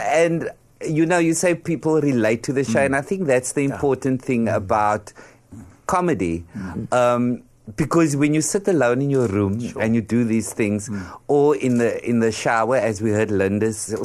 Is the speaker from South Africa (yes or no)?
yes; Western Cape, South Africa; Obviously, I would, growing up in the Cape, had brown funerals.